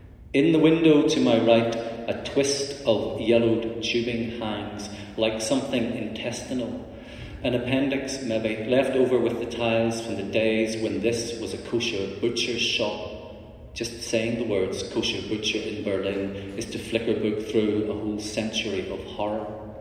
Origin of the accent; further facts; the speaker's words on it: Belfast, Northern Ireland, United Kingdom; I'm from Belfast. I'd never had that much city to walk across